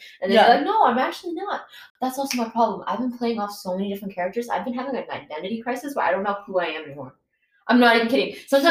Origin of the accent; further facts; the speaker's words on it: Utah, United States; But yeah, when I told them, I was like, yeah, I'm from Utah.